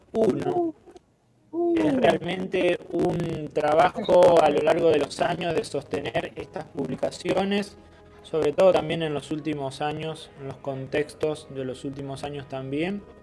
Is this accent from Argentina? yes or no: yes; Gilbert, Entre Ríos, Argentina; allá en mi pueblo, en Gilbert, cerca de Gualeguaychú